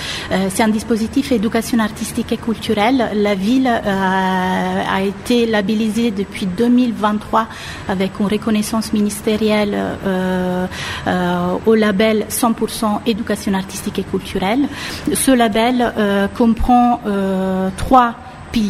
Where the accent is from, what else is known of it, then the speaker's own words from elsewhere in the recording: Italy; French is a second language; moved away as an adult; now in Paris, France; je suis italienne, je suis à Paris depuis une quinzaine d'années.